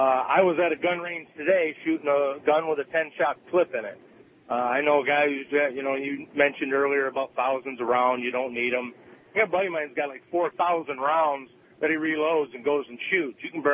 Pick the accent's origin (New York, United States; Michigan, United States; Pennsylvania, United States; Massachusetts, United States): Michigan, United States; Clio; I'm from Clio.